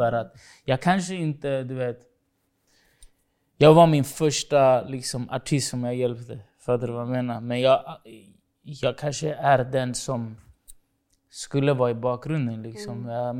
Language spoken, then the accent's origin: Swedish; Stockholm, Stockholm County, Sweden; jag kommer från Rinkeby, så där har folk, du vet, det är kanske en fattigare område.